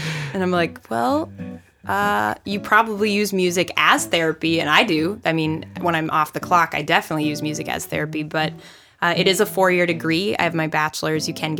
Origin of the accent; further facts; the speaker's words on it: North Dakota, United States; now in San Diego, United States; I'm actually from North Dakota. And so this is my 4th year here.